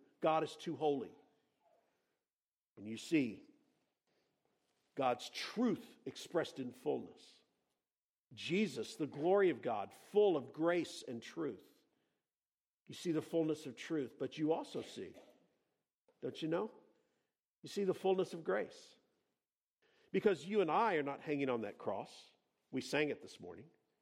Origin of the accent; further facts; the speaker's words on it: California, United States; you know, we're from California, we're proud of our scenery, right?